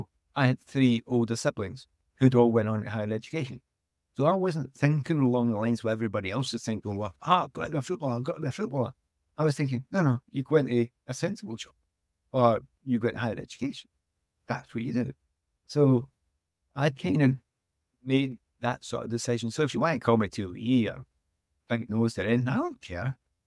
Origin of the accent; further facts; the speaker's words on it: Glasgow, Scotland, United Kingdom; growing up in the East End of Glasgow, I loved it. I was really, really happy.